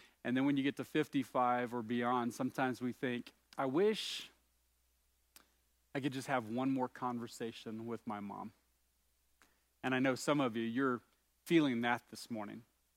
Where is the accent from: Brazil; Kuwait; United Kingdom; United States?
United States; the South; When I was growing up in the South, one of the lines that we used to use to insult each other was, you had a face that only a mother could love.